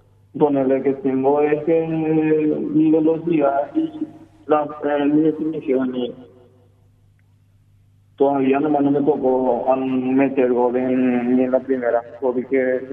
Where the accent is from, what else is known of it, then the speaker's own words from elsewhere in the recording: Ciudad del Este, Alto Paraná, Paraguay; De Ciudad del Este.